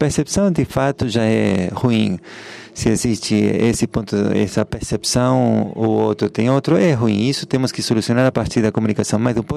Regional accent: Beirut, Beirut Governorate, Lebanon; Eu cresci, me criei em Beirute, que onde existiam 18 facções que nos dividiam, né?

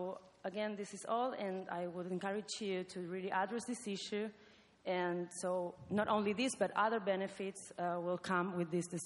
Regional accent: Argentina; English is a second language; I am a fellow from Argentina, from the ICANN Fellowship Program.

